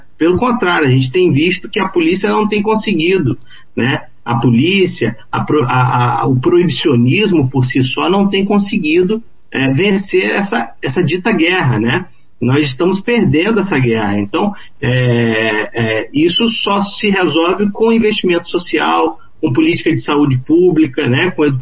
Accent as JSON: {"language": "Portuguese", "region": "Rio de Janeiro", "country": "Brazil", "said": "Eu sou do Rio de Janeiro, então meu estado vive isso de uma forma muito infeliz, muito grave, né?"}